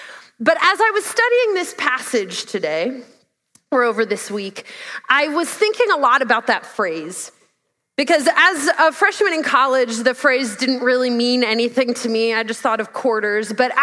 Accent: Pennsylvania, United States; I grew up in Pennsylvania.

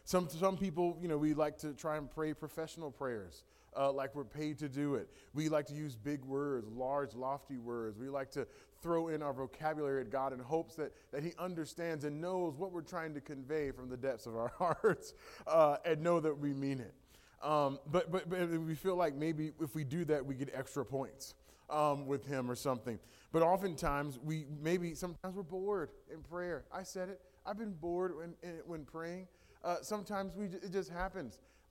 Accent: Washington, District of Columbia, United States; So I'm originally from Washington, D.C. Moved here about 4 years ago with my wife, Tiffany.

